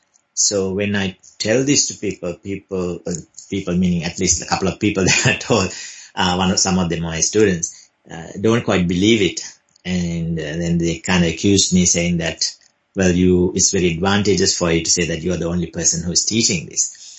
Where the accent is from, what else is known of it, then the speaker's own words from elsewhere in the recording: Sri Lanka; I obviously didn't just take it that I came from Sri Lanka.